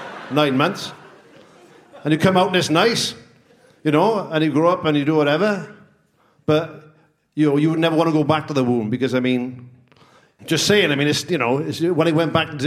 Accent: Russia; I was raised in Russia, so for me it was like, you know, I was suckled by a she-wolf in the Siberian mountains.

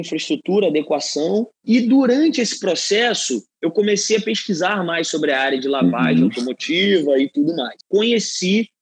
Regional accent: Nova Iguaçu, Rio de Janeiro, Brazil; also born or lived in Minas Gerais / Espírito Santo / Região dos Lagos; Então, nasci em Nova Iguaçu, meu pai era advogado, também era militar, então a gente rodou Minas, Espírito Santo, morei na região dos Lagos, voltei para Nova Iguaçu com 15 anos.

